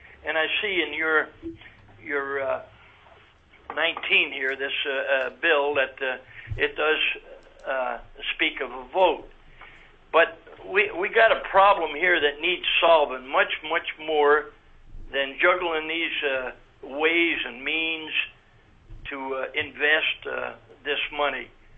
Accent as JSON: {"language": "English", "town": "Cooper Landing", "region": "Alaska", "country": "United States", "said": "I am from Cooper's Landing."}